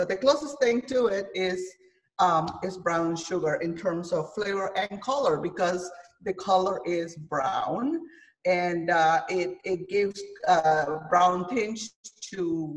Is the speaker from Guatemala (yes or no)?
yes; Guatemala; I am from Guatemala, as you know.